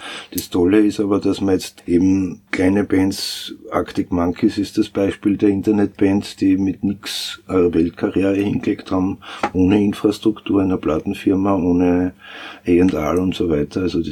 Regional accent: Styria, Austria; now in Vienna, Austria; Ich selber bin ja auch ein Landkind, bin auch kein Wiener, komme aus der Steiermark und bin eben seit 82 in Wien

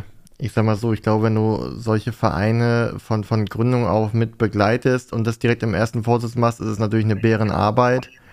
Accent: Northern Germany, Germany; Ich als Norddeutscher

